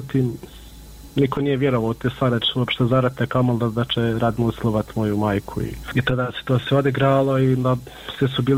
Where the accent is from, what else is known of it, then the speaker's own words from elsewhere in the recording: Miljevina, Republika Srpska, Bosnia & Herzegovina; mi smo svi gore iz Miljevine